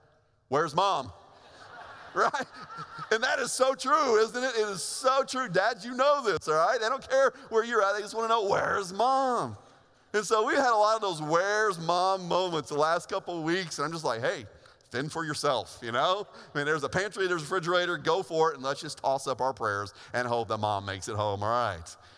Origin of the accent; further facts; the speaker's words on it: Indiana, United States; I remember being a little kid growing up in Indiana.